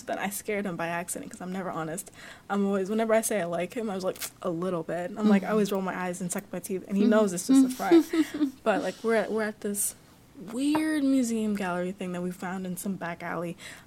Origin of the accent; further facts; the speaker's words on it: New York, United States; No, I didn't. I'm from New York.